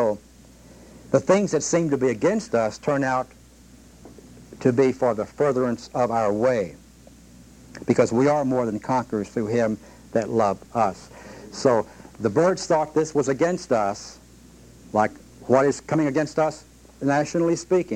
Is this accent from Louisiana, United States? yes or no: yes; Shreveport, Louisiana, United States; when he came to my hometown in Shreveport